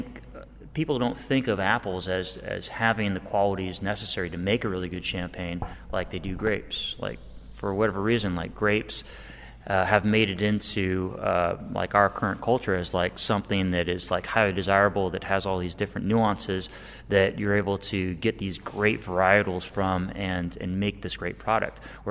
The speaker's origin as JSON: {"language": "English", "region": "California", "country": "United States", "tie": "born or raised there", "said": "We came from, apple country. Like we grew up in the Russian River Valley, where we played in apple trees like most of our lives."}